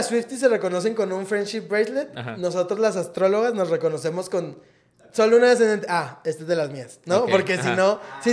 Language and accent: Spanish; Mexico; born there; Ay, es que yo nací en Ciudad de México o Estado de México.